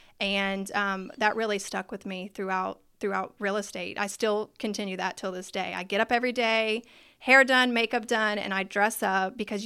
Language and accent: English; Savannah, Georgia, United States; So I am from Savannah, Georgia. I went to Savannah College of Art and Design.